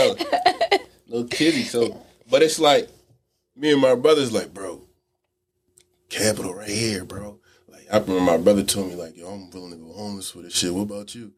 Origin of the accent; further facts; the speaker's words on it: Philadelphia, Pennsylvania, United States; Like, the thing is, I'm from Philly, and I was like, I ain't about to do Domino's in the hood, bro.